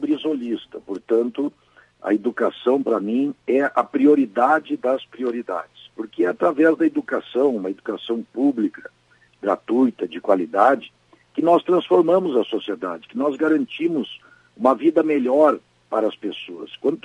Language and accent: Portuguese; Rio Grande do Sul, Brazil; Eu, como gaúcho, não me conformo de ver o nosso estado retrocedendo nessa área.